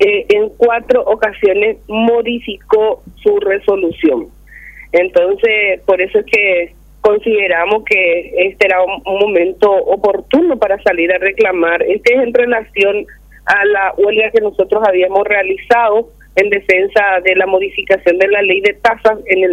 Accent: Paraguay; Nosotros tenemos la obligación como ciudadanos paraguayos

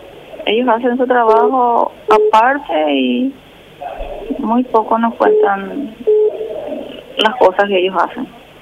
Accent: Paraguay; Nosotros no somos una familia adinerada. Solo somos trabajadores humildes que luchamos día a día como muchos paraguayos

